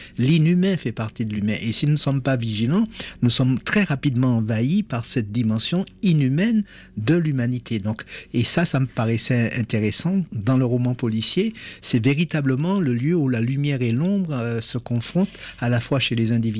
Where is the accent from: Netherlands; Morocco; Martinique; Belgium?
Martinique; Moi, je suis pas français, je suis un créole américain. Donc je suis administré aujourd'hui par la France.